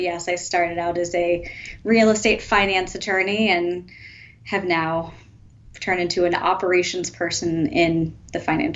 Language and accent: English; Rhode Island, United States; I am from Rhode Island.